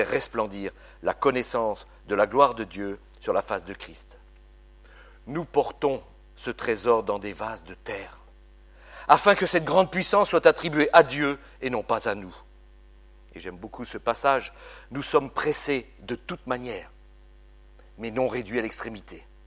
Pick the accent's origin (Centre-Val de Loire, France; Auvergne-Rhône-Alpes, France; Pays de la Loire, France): Centre-Val de Loire, France; Chartres; born there; Donc je suis né en 1955 à Chartres, en Eure-et-Loir, dans une famille pratiquant la religion catholique avec assiduité.